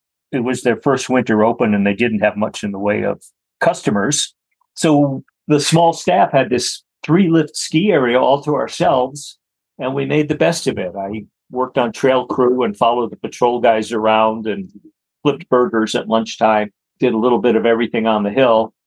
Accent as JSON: {"language": "English", "region": "Illinois", "country": "United States", "tie": "born or raised there", "said": "like most boys growing up in the Chicago suburbs, I had hockey skates and used them and I knew how to skate"}